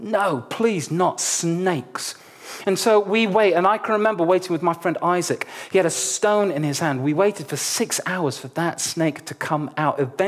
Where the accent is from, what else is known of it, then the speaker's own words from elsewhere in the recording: Nigeria; But I was born and raised in Nigeria.